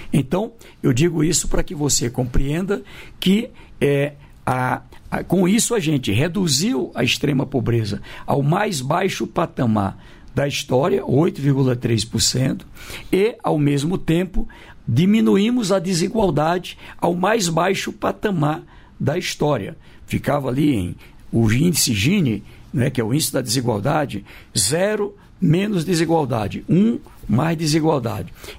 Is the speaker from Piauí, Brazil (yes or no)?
yes; Piauí, Brazil; Assim como eu sou do Piauí e vou para outro estado